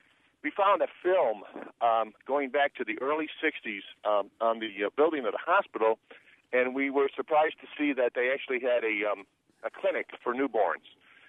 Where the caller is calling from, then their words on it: Rankin, Illinois, United States; I'm calling on a cell phone from Rankin, Illinois.